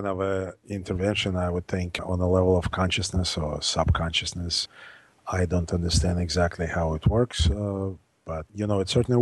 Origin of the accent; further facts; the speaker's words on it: Russia; when I was growing up in Russia